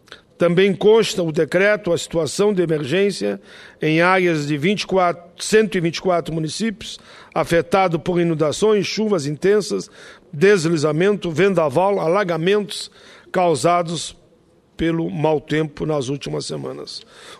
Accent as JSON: {"language": "Portuguese", "town": "Caxias do Sul", "region": "Rio Grande do Sul", "country": "Brazil", "tie": "born or raised there", "said": "felicitações à comunidade de Caxias, minha cidade natal"}